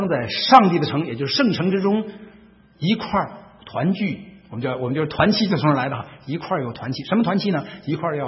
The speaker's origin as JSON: {"language": "Chinese", "region": "Beijing", "country": "China", "said": "我们北京人经常有反应啊，我们北京人可能追也追不上了"}